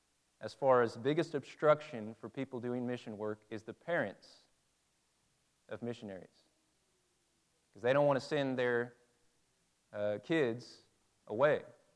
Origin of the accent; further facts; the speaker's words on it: Indianapolis, Indiana, United States; And there have been a lot of debates even in my hometown of Indianapolis that are still raging over that.